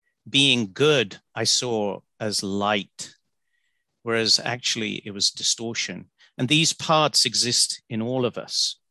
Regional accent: England, United Kingdom; And my hometown being a center of immigrants, and people were coming from the West Indies, India, Pakistan, because England had basically opened up its doors.

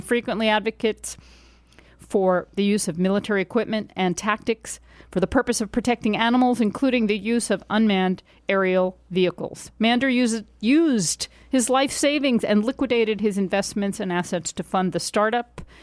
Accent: New York, United States; I grew up in New York.

